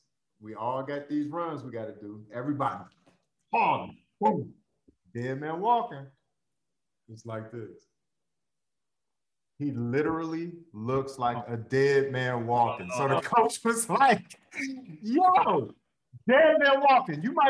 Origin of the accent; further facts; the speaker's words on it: Detroit, Michigan, United States; I'm from the D, man. Detroit. 313. Oh, in the D. Yeah, man. 313, man. East side. The East side. Martin Luther King High School, dog.